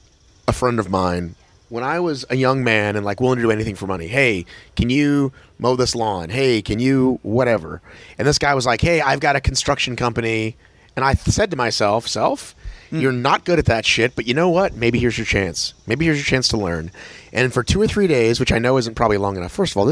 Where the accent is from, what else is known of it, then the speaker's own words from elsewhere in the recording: Boston, Massachusetts, United States; So I know those towns because I am from Boston